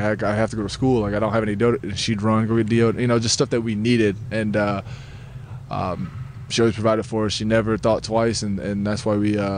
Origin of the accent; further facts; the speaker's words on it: Fostoria, Ohio, United States; Like I said, small town, blue collar community. People there just work hard.